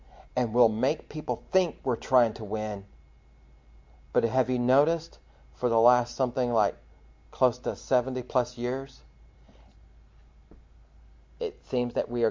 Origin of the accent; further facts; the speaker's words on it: Texas, United States; Heavenly Father, Lord, we're American. We're Texans.